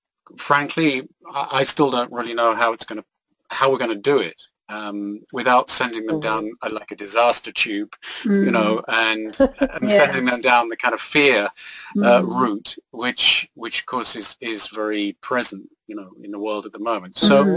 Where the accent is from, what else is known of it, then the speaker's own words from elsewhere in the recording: England, United Kingdom; we're from England originally, so we have the, you know, the phenomena of Brexit